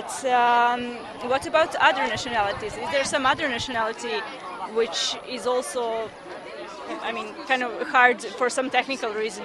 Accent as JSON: {"language": "English", "country": "Serbia", "tie": "born or raised there", "said": "first of all, I grew up I'm from Serbia, so we also had some minorities there"}